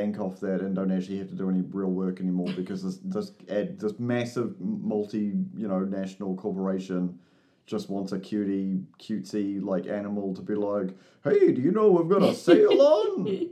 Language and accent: English; New Zealand; I was just ranting about being a Kiwi, I guess.